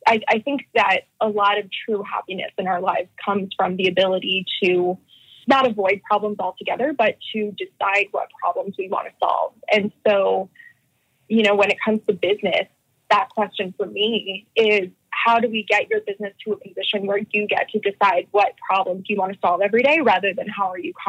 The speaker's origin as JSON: {"language": "English", "town": "Orlando", "region": "Florida", "country": "United States", "tie": "born or raised there", "also_born_or_lived": "North Stonington, Connecticut / Eugene, Oregon / San Antonio, Texas", "lives_now": "New York City, United States", "said": "I live in New York City now, but actually I grew up mostly in Orlando, Florida, and I've lived all over the country."}